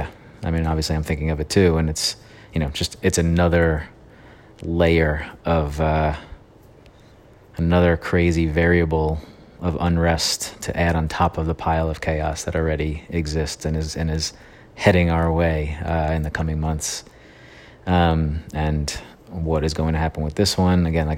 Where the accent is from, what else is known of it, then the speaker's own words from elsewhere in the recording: United States; horrible tragedy as a human, as a American, as a civil rights activist